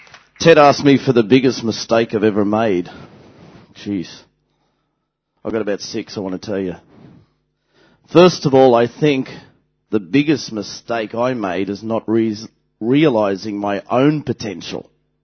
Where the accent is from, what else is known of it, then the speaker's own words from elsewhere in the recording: Australia; and I'm an Aussie.